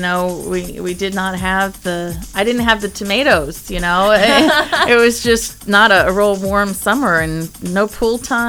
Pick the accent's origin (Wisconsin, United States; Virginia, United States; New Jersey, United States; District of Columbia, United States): Virginia, United States; Richmond; Well, you did go back to my hometown.